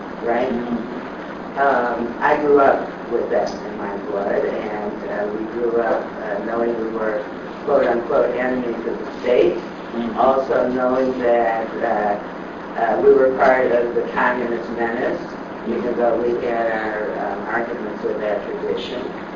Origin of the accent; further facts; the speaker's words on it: Chicago, Illinois, United States; born there; also born or lived in Los Angeles; I was born on the South side of Chicago, when my family had to leave here as a result of the McCarthy era. We went to South Central LA.